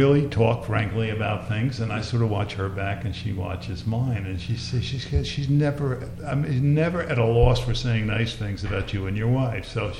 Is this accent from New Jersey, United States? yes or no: yes; Edison, New Jersey, United States; I grew up in Edison.